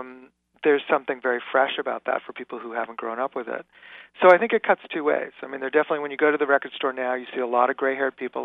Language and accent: English; New York City, New York, United States; I grew up in New York City in the 70s.